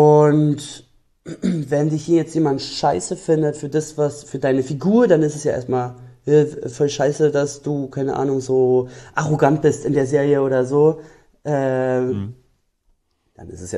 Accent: Berlin, Germany; born or raised there

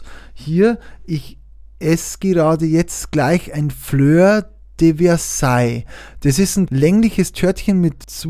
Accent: Bavaria, Germany; Ich bin auch Oberpfälzer.

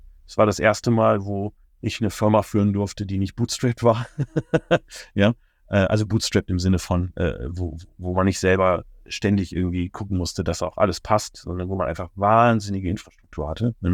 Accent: Duisburg, North Rhine-Westphalia, Germany; born there; Also, ich bin in Duisburg im Ruhrgebiet geboren, habe mit 11 meinen ersten PC bekommen

